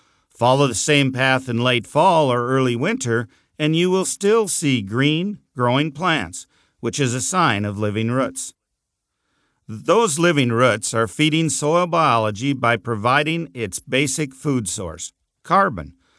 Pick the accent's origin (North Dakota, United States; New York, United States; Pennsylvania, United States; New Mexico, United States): North Dakota, United States; Bismarck; I grew up in Bismarck, North Dakota, the third of four sons born to a father who had a lifelong career with the local rural electric cooperative